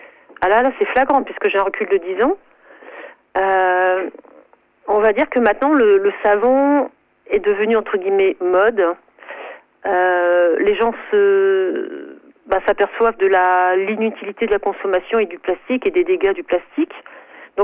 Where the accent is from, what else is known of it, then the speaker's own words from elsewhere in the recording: Paris, Île-de-France, France; à l'origine, je suis parisienne, j'ai décidé d'aller vivre à la campagne